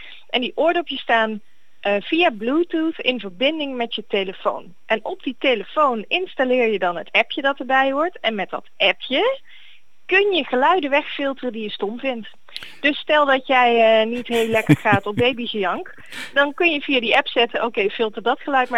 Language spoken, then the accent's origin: Dutch; Netherlands; accent: soft G; En dat zal wel liggen aan mijn zachte G.